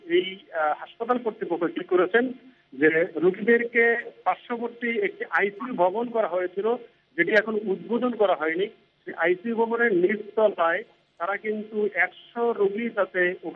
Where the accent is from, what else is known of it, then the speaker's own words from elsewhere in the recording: Khulna, Khulna Division, Bangladesh; একজন সাংবাদিক এবং একজন খুলনার নাগরিক হিসেবে আমি যেটা দেখছি সেটি হলো এই, আমরা কিন্তু খুলনার মানুষ খুবই উদ্বিগ্ন